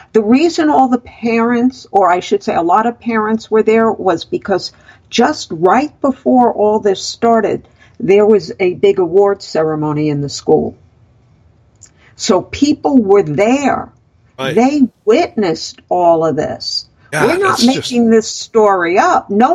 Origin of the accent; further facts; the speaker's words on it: Florida, United States; This is not the same type of case like Parkland in my home state of Florida, not far from where I am.